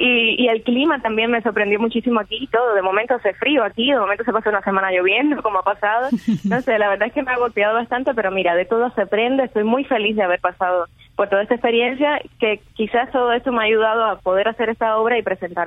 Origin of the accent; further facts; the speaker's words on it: Cuba; also born or lived in Spain; now in Miami, United States; Yo salí de Cuba en el 2012. Me fui a España, estuve por allá y hace un año llegué aquí a Miami.